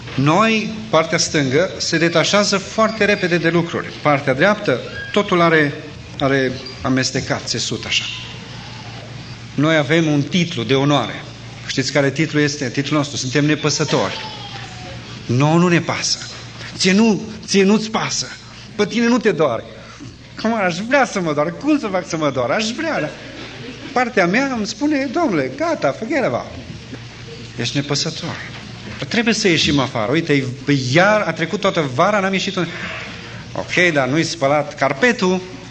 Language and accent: Romanian; Hida, Sălaj County, Romania; arunci cum suntem noi din Hida